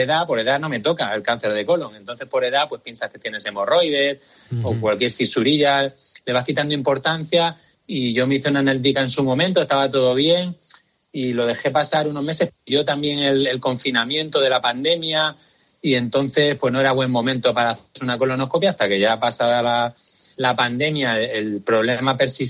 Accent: Seville, Andalusia, Spain; born there; yo soy español, es decir, que nací en Sevilla.

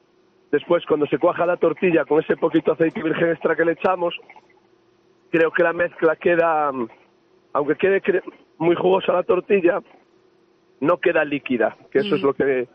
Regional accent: Galicia, Spain; ya voy para allá, para Galicia, a disfrutar de mi tierra

